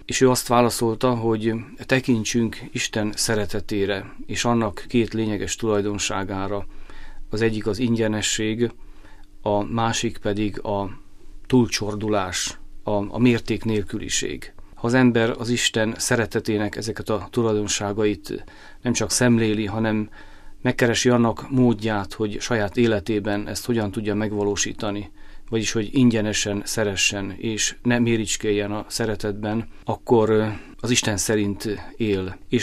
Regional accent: Hungary; mi magyarok vagyunk, szeretjük a hazánkat, szeretjük a népünket

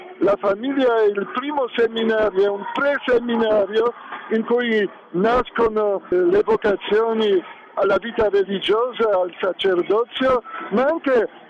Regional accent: Poland; io, essendo polacco

